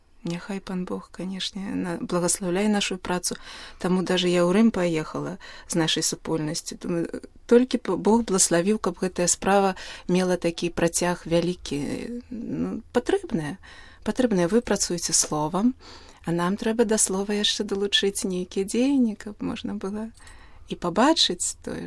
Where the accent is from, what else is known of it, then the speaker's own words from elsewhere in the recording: Minsk, Belarus; Ну, вось паходжу я з Мінска, з Беларусі.